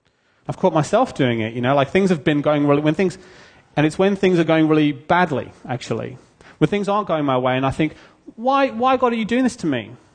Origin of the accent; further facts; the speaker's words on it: United Kingdom; Sorry, I'm British, that's why that joke's funny.